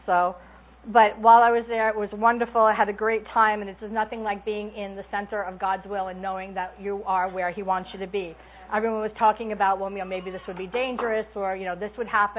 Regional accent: New York, United States; I said, good evening … I'm a teacher from New York.

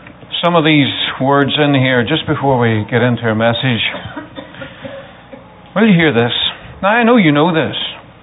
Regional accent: Ireland; And I'm from Ireland. What do you expect?

